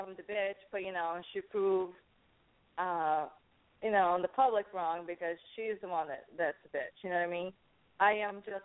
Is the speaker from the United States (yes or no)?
no; Brazil; English is a second language; because I came from Brazil. I went through a lot of tough times.